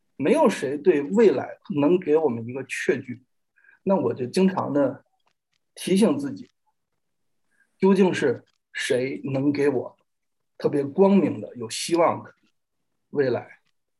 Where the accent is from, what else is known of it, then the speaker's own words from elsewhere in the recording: China; 我们来自中国大陆，等到工作结束之后呢，我们还要回去